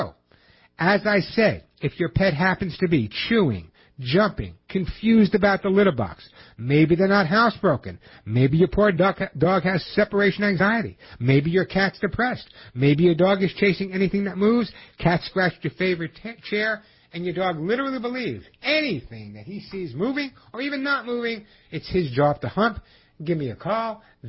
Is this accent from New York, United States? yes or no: yes; New York, United States; You know, growing up in New York, the ego New Yorkers have. There's no other state but New York.